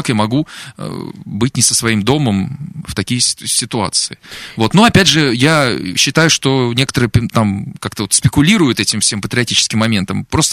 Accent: Volgograd, Volgograd Oblast, Russia; русского человека, который родился и вырос в Волгограде, который поет народные песни с детства и любит свою страну, любит природу

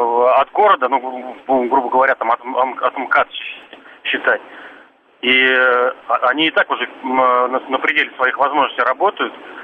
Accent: Moscow, Russia; я тоже сам москвич

